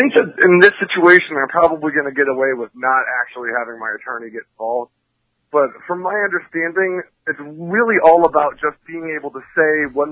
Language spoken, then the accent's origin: English; New England, United States; Well, kind of all over New England. I moved around a lot as a kid